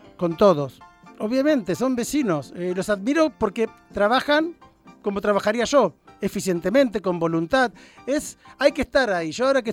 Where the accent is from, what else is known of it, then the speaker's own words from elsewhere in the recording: northern Italy, Italy; yo que soy del norte de Italia, estos papas fritas burocráticos de Italia se confundieron y me han inscrito en Roma.